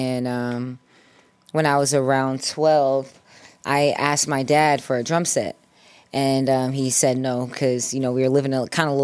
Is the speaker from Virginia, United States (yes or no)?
no; Indianapolis, Indiana, United States; growing up in Indianapolis, I didn't know any black girls that sang and played guitar.